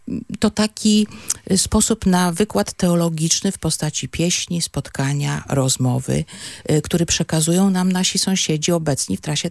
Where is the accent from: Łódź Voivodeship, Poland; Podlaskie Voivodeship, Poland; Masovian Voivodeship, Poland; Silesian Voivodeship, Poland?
Podlaskie Voivodeship, Poland; Ja nie jestem z Kaszub. Ja przywędrowałam tutaj z Podlasia.